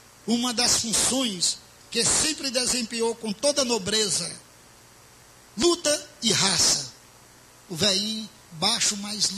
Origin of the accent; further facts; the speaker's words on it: Fortaleza, Ceará, Brazil; born there; não nasci de uma pedra, biologicamente, nasci de um pai, lá em Fortaleza